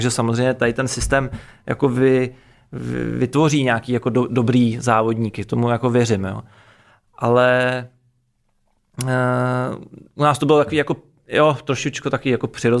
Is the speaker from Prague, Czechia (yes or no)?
yes; Prague, Czechia; Samozřejmě my jsme byli trošku jako ujetí v tom, že jsme byli z Prahy.